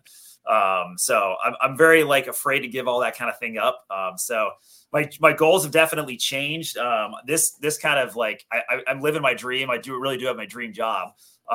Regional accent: Texas, United States; moved away; I grew up in Texas, never got to play with it. So I'm making up for lost time.

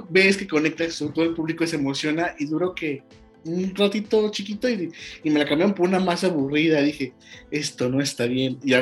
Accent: León, Guanajuato, Mexico; somos de León, Guanajuato

